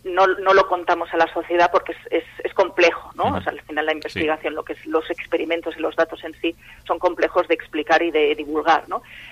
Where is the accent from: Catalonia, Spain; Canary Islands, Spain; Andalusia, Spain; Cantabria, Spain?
Catalonia, Spain; Barcelona; moved away as an adult; now in Laredo, Spain; Sí, mira, yo soy de Barcelona, como te he comentado, pero aunque me siento laredana 100%, en Barcelona estudié bioquímica